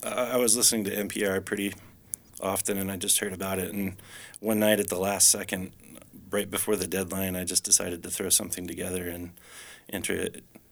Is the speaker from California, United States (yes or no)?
no; Fort Collins, Colorado, United States; came back from the big city, back to Colorado, where I'm from Fort Collins.